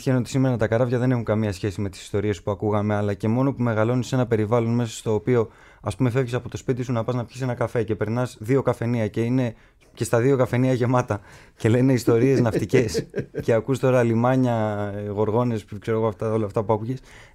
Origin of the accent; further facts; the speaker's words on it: Greece; σαν Έλληνες την αυτοσύνη την έχουμε μέσα μας. Και ειδικά σαν νησιώτες την έχουμε ακόμα παραπάνω.